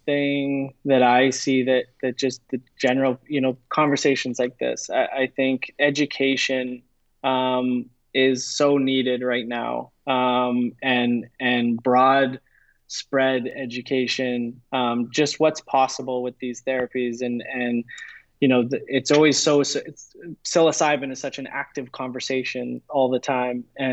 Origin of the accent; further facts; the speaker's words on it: Canada; Again, as a Canadian watching what goes on with cannabis in the US